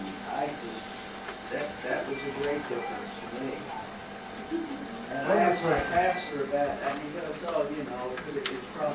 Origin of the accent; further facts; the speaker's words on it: Chicago, Illinois, United States; Well, I'm from Chicago, and when you're from Chicago, all the surrounding areas